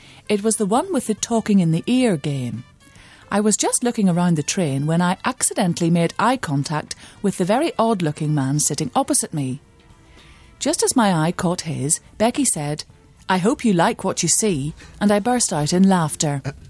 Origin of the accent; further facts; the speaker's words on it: California, United States; from California.